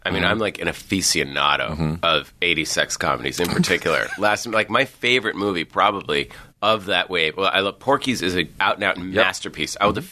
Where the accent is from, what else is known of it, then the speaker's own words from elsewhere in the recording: Boston, Massachusetts, United States; I honestly, growing up in Boston, I was like, you're all lovely people, but I clearly am from Hollywood, and I'm an alien. I felt like such an alien growing up there.